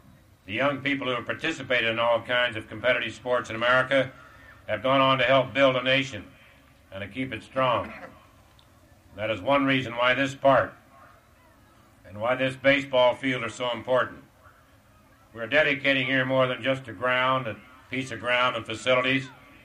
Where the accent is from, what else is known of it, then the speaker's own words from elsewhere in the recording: Russell, Kansas, United States; I might say, as you mentioned, Buddy, that I am from Russell, Kansas.